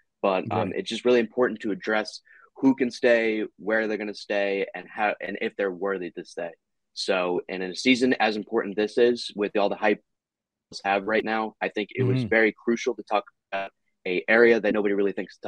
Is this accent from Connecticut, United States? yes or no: yes; Connecticut, United States; I'm interning here. I'm actually from Connecticut.